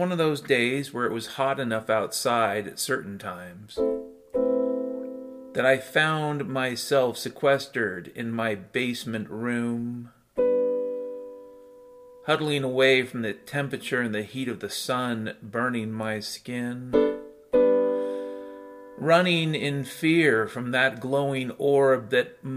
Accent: Washington, United States; a 48-year-old dude, 48 years on planet Boblimpdoc, I remember growing up in the Puget Sound.

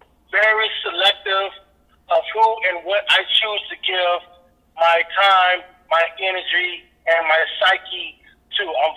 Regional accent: United States; That's my roots became in Africa, but I'm an American.

